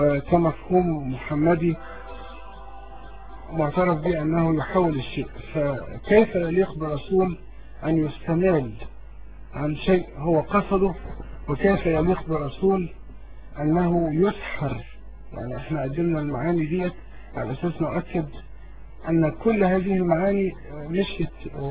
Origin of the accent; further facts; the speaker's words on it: Egypt; born there; ليس أصل مصري يعني، إن كنت أنا اتولدت في مصر